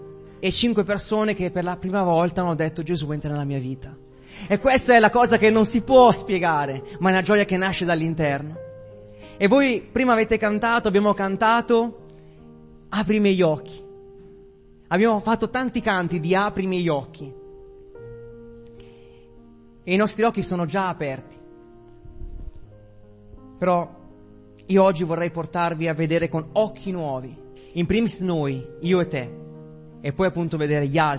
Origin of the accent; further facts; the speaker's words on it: Novara, Piedmont, Italy; E sono appunto di Novara, come vi diceva prima il pastore. Quindi vengo dalle Risaie, dove sono gli elicotteri al posto delle zanzare.